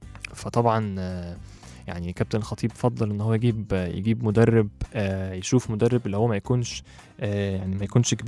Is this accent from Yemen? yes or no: no; Egypt; فاحنا بنفتقد اللعيب الحريف عندنا في مصر